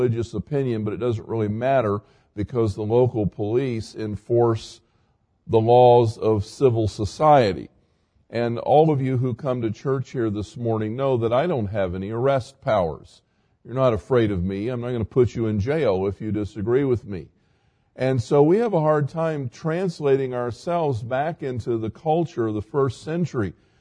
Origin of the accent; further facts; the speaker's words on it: the South, United States; Now, I grew up in the South and began my ministry in the South